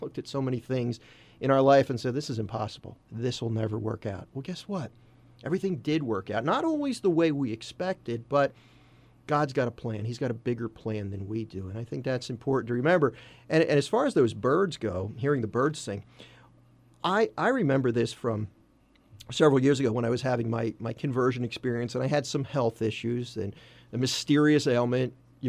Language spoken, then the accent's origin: English; Philadelphia, Pennsylvania, United States; Listen, I'm a city guy, right? I grew up in Northeast Philly. I'm not a bird lover by nature.